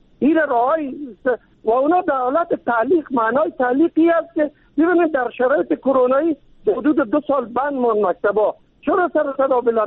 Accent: Kabul, Afghanistan; با وجود که من از کابل هستم، یعنی در قوم تاجک ولی مسلمان افغان دوست.

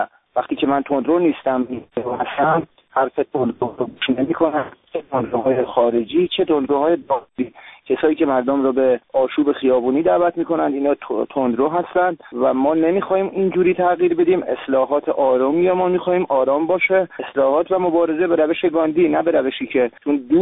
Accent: Iran; من یک ایرانی هستم

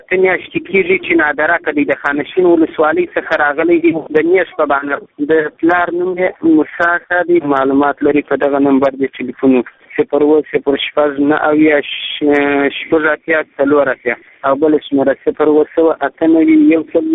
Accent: Helmand, Afghanistan; د هلمند ولایت

